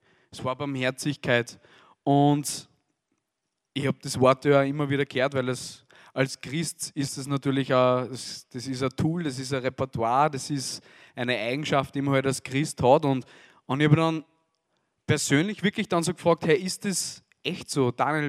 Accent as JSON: {"language": "German", "town": "Asten", "region": "Upper Austria", "country": "Austria", "lives_now": "Linz, Austria", "said": "ich komme aus Linz, ursprünglich aus Asten, also da war ich der Sache noch ein bisschen näher hier in Steyr. Jetzt lebe ich in Linz"}